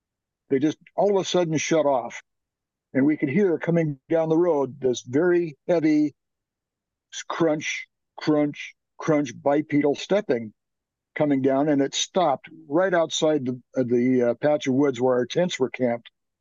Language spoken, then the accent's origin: English; Seattle, Washington, United States; So in 1969, I was growing up in Seattle.